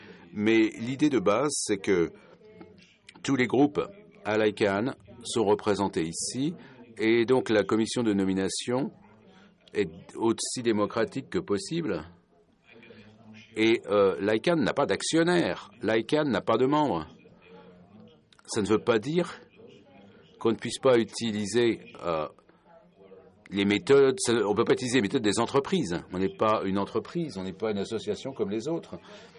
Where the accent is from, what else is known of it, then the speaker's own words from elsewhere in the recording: Finland; French is a second language; Je viens de Finlande